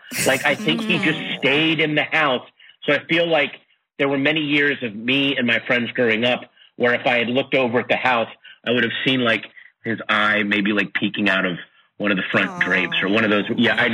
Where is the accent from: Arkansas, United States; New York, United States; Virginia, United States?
Virginia, United States; Sterling; I grew up in Sterling, Virginia.